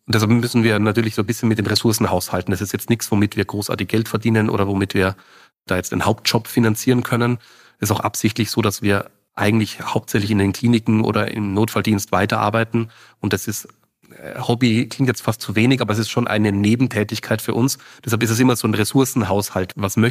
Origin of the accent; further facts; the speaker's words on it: Austria; Ich komme aus Österreich, habe dort meine Schule absolviert